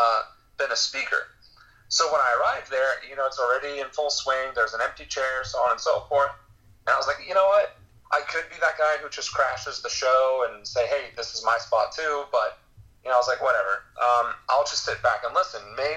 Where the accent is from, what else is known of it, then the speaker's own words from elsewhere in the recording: Ohio, United States; moved away as an adult; having to move out of my hometown from Ohio to a different place, which is where I happened to work.